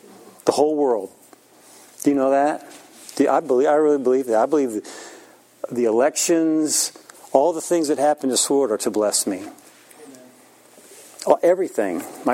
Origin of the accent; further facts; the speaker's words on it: United States; And I was from America, supposedly.